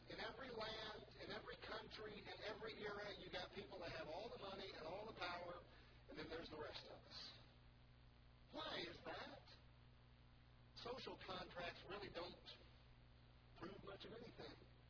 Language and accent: English; the South, United States; I was born in 1960 in America, and that, frankly, I'm a white male from the South